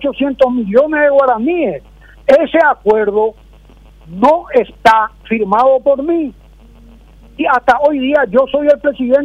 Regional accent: Paraguay; buscar la justicia como ciudadano paraguayo.

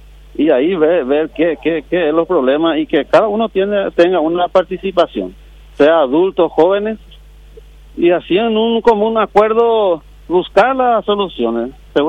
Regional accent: Central, Paraguay; porque como paraguayo y como del Departamento Central, todos queremos que Paraguay sea mejor.

